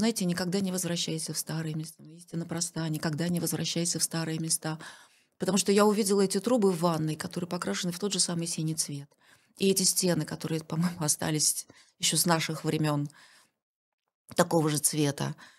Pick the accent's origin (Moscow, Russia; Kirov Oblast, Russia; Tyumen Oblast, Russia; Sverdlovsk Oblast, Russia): Kirov Oblast, Russia; Kirov; почему в этом списке городов я старательно обхожу мой родной город